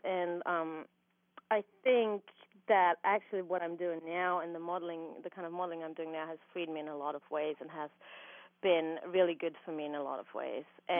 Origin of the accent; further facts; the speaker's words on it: Austria; English is a second language; now in United States; Yes, that's right. I'm from Europe. I'm from Austria, just like our governor.